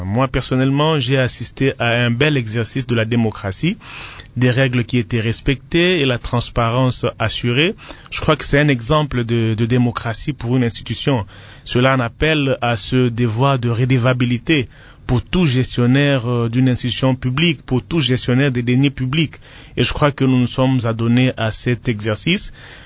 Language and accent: French; Tshikapa, Kasaï, DR Congo; Chez moi, à Chikapa, au village, on ne connaît pas